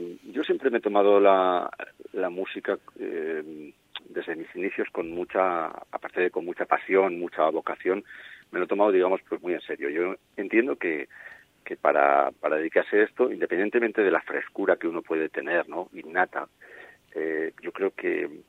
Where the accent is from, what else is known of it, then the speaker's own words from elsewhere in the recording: Zaragoza, Aragon, Spain; yo soy de Zaragoza